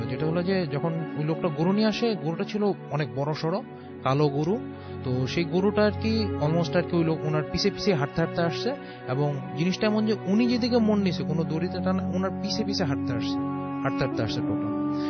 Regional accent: Mirpur, Dhaka Division, Bangladesh; মিরপুর থেকে এসেছি।

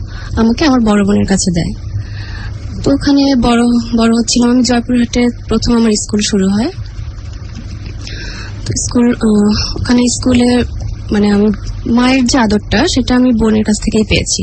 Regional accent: Pabna, Rajshahi Division, Bangladesh; আমার জন্ম হয় পাবনাতে, সেখানে জন্মের কিছুদিন পরে মানে 3 বছর পরে আমার আম্মু মারা যায়। তো আমি ফ্যামিলিতে আমার বোনদের কাছে বড় হয়েছি, তো বড় পাবনাতে আমরা থাকতাম।

